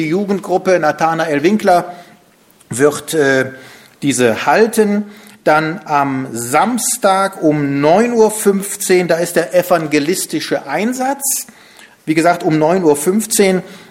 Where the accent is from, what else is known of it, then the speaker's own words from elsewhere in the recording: Germany; Ich muss gestehen, deshalb selbst ich als Deutscher noch nie gehört.